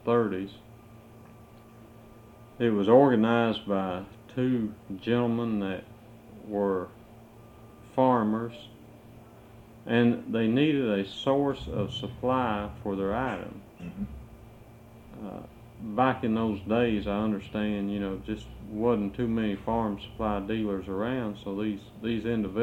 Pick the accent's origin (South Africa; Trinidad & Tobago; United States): United States; Flemingsburg, Kentucky; Originally, I'm from Flemingsburg, mm-hmm. Kentucky. Was raised in Fleming County.